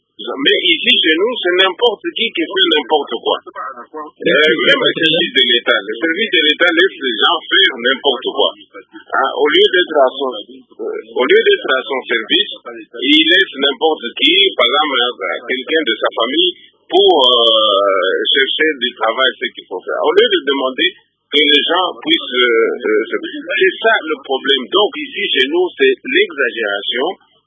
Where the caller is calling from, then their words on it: Kinshasa, DR Congo; c'est un problème d'exagération toujours ici chez nous au Congo.